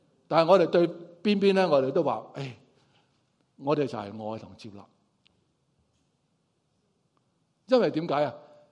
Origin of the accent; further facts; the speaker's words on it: Hong Kong; 大陆的祖国的人民想的嘢呢，我们香港人都未必会明白